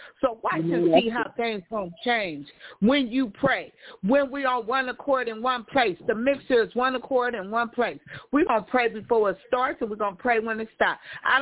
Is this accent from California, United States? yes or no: yes; Fresno, California, United States; I talk a little flat and a little country, and I ain't even from the country, y'all. I'm right here from Fresno. I ain't from back nowhere, back here.